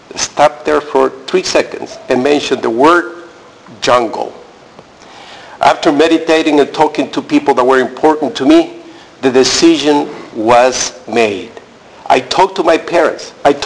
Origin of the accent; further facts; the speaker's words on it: Ecuador; English is a second language; I come from Ecuador, a beautiful country located in the center of the world at latitude 0. I live in Cuenca.